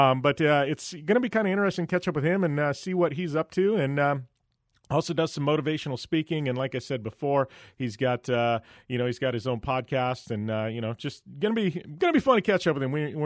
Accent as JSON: {"language": "English", "town": "Phoenix", "region": "Arizona", "country": "United States", "tie": "born or raised there", "said": "My hometown, Phoenix Coyotes, Arizona, in the house, right?"}